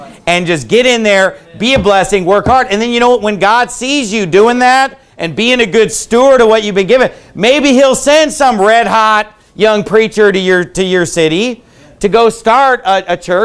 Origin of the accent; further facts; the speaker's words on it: United States; born there; first language English; I'm glad that I was born in America. That's a blessing. And you know, of all the languages to be born speaking, I'm glad I was born speaking English.